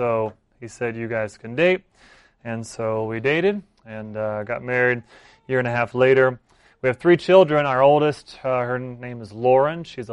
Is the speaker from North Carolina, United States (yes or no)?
yes; North Carolina, United States; now in Peru; We live in Peru. Been there since 2006. I grew up in North Carolina